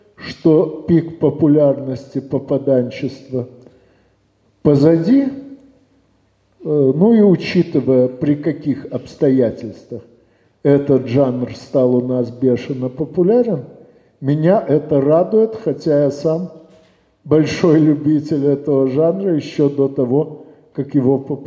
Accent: Odesa, Odesa Oblast, Ukraine; now in Moscow, Russia; хотя сам родом с Одессы, но с 6 сентября 1995 года работаю в Москве.

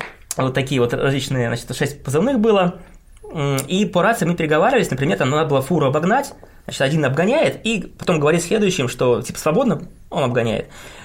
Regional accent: Chelyabinsk, Chelyabinsk Oblast, Russia; Просто у меня, так как я из Челябинска и в Челябинск возвращался в конце

